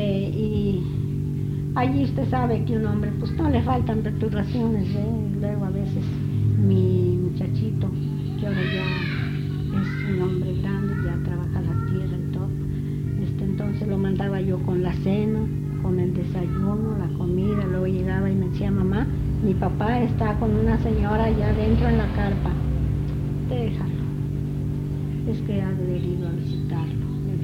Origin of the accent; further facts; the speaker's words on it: Mexico; moved away; cuando yo llegué de México, llegué con mi hermana, la que vive aquí, ¿verdad?